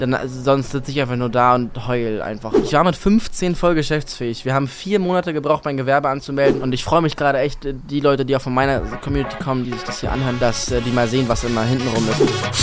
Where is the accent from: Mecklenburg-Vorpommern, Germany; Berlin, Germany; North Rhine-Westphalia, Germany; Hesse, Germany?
Berlin, Germany; ich komme aus Berlin, aber ich habe mich jetzt diese Woche fest dazu entschieden, nach Köln zu ziehen